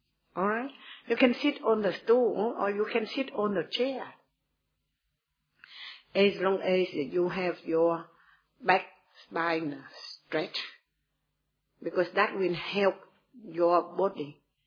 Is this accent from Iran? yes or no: no; South Vietnam, Vietnam; And I am from Vietnam, so my master is a Vietnamese.